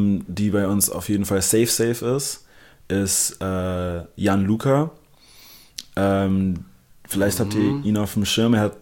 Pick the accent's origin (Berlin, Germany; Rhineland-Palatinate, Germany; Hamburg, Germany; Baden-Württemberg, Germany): Berlin, Germany; first language English; German is a second language; Also ich bin gebürtiger Berliner und lebe mein ganzes Leben hier. Also meine Muttersprache ist zwar Englisch, aber Deutsch folgte so dicht dahinter.